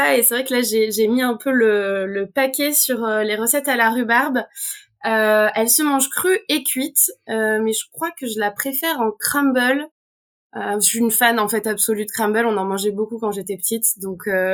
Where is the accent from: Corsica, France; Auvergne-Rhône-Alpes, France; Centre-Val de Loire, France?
Auvergne-Rhône-Alpes, France; born there; comme tu l'as dit. Je suis née en Auvergne.